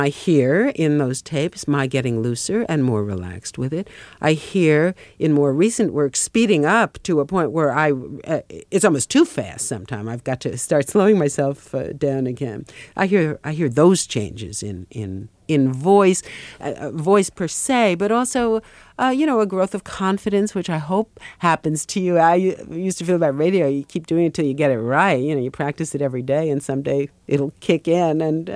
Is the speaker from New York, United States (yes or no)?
yes; New York, United States; I have a distinctive sound, and it is, you're right, I'm a New Yorker and I'm Jewish.